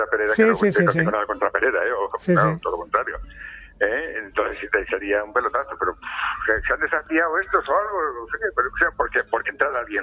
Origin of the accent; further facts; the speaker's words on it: Valladolid, Castile and León, Spain; En Castilla, no, yo soy de Valladolid, como sabéis.